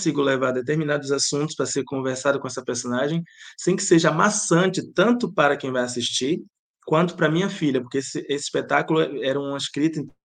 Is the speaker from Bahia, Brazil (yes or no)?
yes; Bahia, Brazil; now in Portugal; eu tenho um sotaque, eu sou baiano, mas moro muitos anos em Portugal, por isso que eu tenho esse sotaque